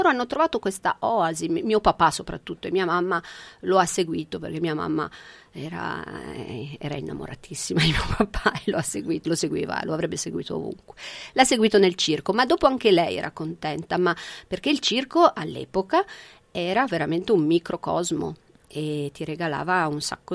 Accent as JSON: {"language": "Italian", "town": "Genoa", "region": "Liguria", "country": "Italy", "tie": "born or raised there", "said": "i miei sono di Genova, la mia famiglia è di Genova, Genova, Reggio Emilia, ma insomma Genova siamo vissuti la maggior parte del tempo."}